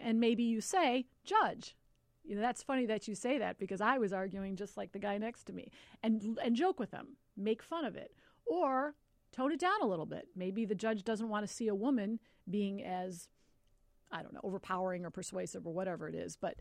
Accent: Berwyn, Illinois, United States; I was a kid from Berwyn, so I wanted to make

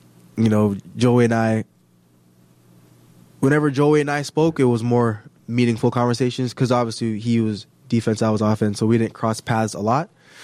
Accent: Canada; I am Canadian

